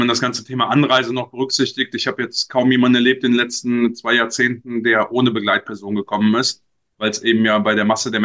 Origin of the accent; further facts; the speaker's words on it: Cologne, North Rhine-Westphalia, Germany; trotz aller Emotionalität als Kölner die Mühe geben, entsprechend neutral zu berichten